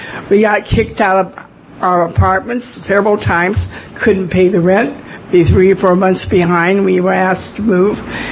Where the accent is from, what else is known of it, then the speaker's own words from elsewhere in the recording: Midwest, United States; I was born and raised in the Midwest, okay, and even got married with two of the husbands in the Midwest.